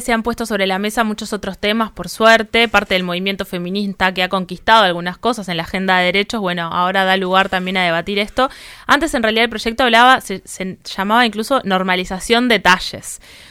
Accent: Uruguay; que haya una coherencia con nuestras corporalidades, como uruguayas y uruguayos

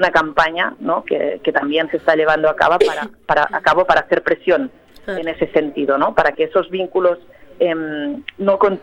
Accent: Barcelona, Catalonia, Spain; yo soy de Barcelona, de Cataluña

